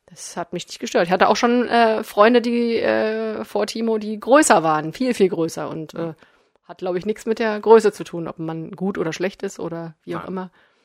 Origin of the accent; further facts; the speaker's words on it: Magdeburg, Saxony-Anhalt, Germany; Wenn du auf mich zeigst, ich komme auch aus Magdeburg.